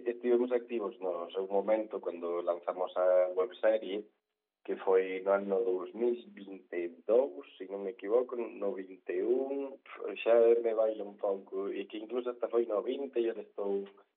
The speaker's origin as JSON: {"language": "Galician", "town": "Ourense", "region": "Galicia", "country": "Spain", "said": "eu son de Ourense, estaba estudiando ali na Coruña"}